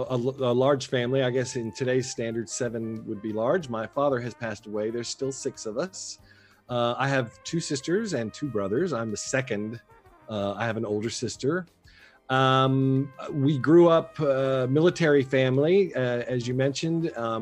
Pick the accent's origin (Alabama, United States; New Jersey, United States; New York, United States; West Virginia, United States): Alabama, United States; So I have basically lived in Alabama since the 4th grade. So I consider Alabama to be my home state.